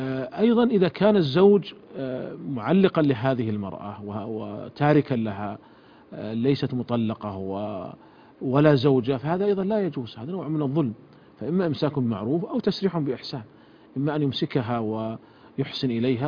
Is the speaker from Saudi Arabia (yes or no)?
yes; Saudi Arabia; عندنا في المملكة العربية السعودية